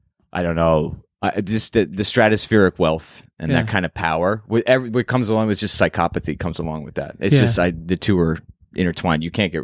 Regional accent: New York, United States; now in New York City, United States; Yeah, yeah. I grew up on Long Island. I've been living in the city for, you know, a better part of my adult life

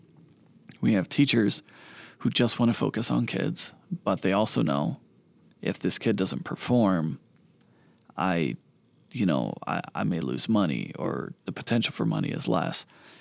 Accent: Texas, United States; I grew up in South Texas.

